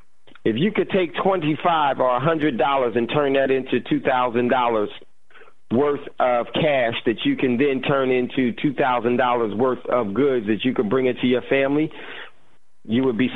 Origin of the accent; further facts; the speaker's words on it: New Jersey, United States; So let's go to NJ, my home state.